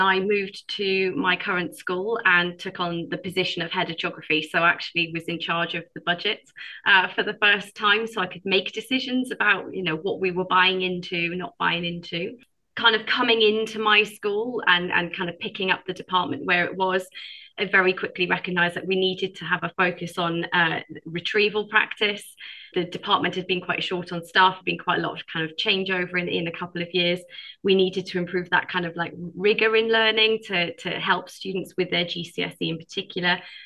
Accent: Wales, United Kingdom; I grew up in South Wales, so there's a lot of kind of really good geography going on in that region.

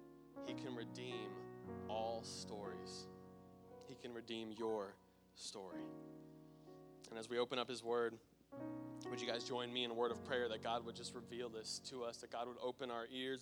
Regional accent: United States; Like, you could walk there if you wanted to, but of course, being American, we did not walk.

